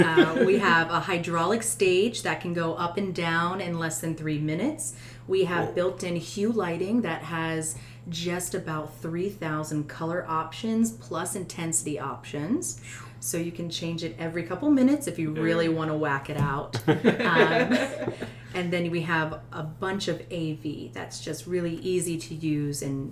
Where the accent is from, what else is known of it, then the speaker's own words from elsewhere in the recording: Virginia, United States; also born or lived in Texas; I am not from Texas. I'm from Virginia. I've actually lived in 14 different states.